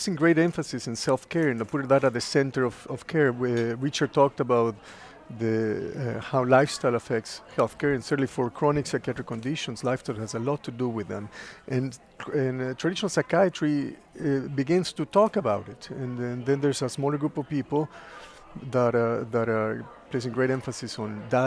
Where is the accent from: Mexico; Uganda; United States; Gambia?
Mexico; Mexico City; Mexico City, yes.